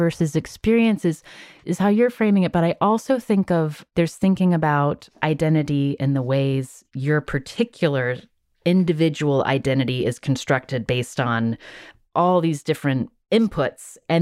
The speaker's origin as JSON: {"language": "English", "town": "Charleston", "region": "West Virginia", "country": "United States", "tie": "born or raised there", "said": "who has been a longtime reporter in my hometown in Charleston, West Virginia"}